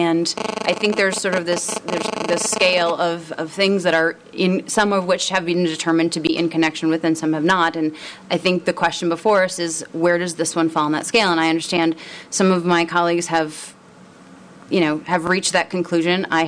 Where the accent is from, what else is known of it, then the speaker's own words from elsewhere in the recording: Minnesota, United States; I'm a Minnesotan.